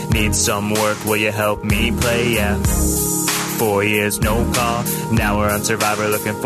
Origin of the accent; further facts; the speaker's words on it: Australia; accent: Australian; My Australian accent's got swag.